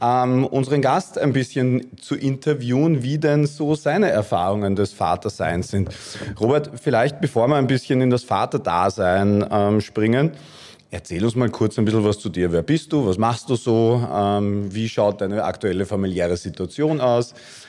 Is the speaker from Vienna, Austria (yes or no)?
yes; Vienna, Austria; Soweit man als Wiener je akzeptiert wird.